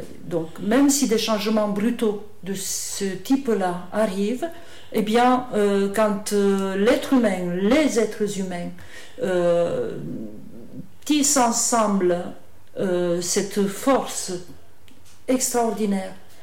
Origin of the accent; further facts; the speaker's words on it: Romania; moved away; J'ai vécu jusqu'à la fin du communisme en Roumanie, et je suis partie de Roumanie quand les frontières se sont ouvertes.